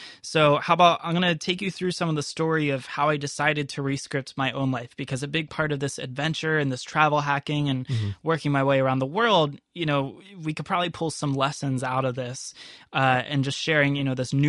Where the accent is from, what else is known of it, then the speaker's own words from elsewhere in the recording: Pikesville, Maryland, United States; Because if you're from Baltimore, like, there's many different smaller towns within Baltimore. Like, I'm from Pikesville.